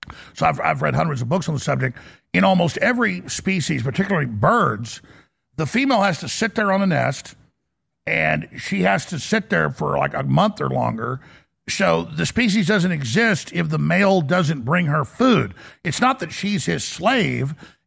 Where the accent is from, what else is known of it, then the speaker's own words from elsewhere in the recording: Texas, United States; let me just tell you my experience as a man growing up in Texas with both my grandfathers working, grandma's not working.